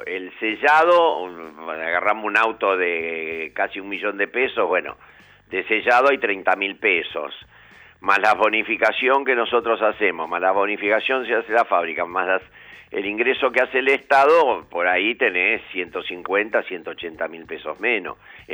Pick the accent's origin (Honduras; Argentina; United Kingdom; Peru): Argentina; O sea, yo no tengo ningún problema como argentino de que entren autos del exterior